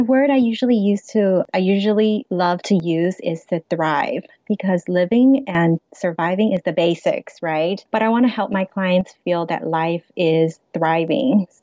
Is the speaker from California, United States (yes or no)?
yes; Los Angeles, California, United States; also born or lived in China; I am 100% of Chinese descent. I was born in China, but I grew up in Los Angeles, and I'm married to Taiwan because my husband is Taiwanese.